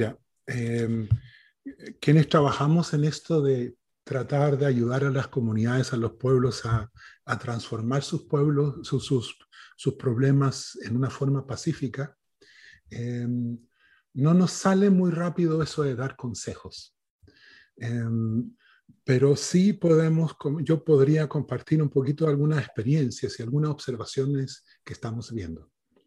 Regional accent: Arica, Arica y Parinacota, Chile; lo que sí podría decir es que soy de Arica y el resto de cosas que uno ha aprendido en el transcurso de la vida.

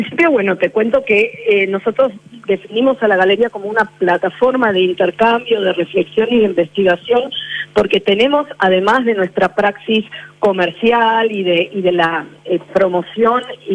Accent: Argentina; nosotros como galeristas argentinos no conocíamos artistas chilenos.

